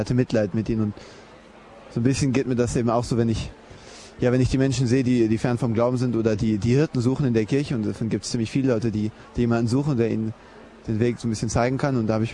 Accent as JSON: {"language": "German", "country": "Germany", "said": "ich komme aus Deutschland"}